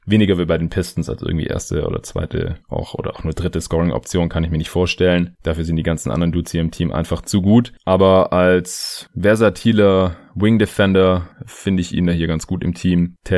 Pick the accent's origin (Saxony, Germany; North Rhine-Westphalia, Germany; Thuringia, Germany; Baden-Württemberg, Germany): Baden-Württemberg, Germany; Stuttgart; dann muss ich auch noch in meine alte Heimat fahren, nach Stuttgart